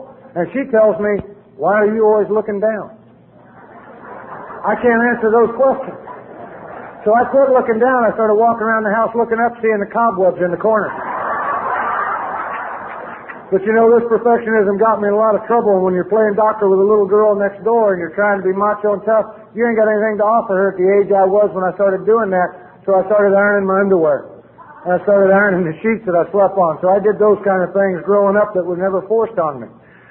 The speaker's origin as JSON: {"language": "English", "town": "Danville", "region": "Illinois", "country": "United States", "tie": "born or raised there", "said": "When I was growing up in Danville, Illinois, and I visualized and thought about what alcoholics look like"}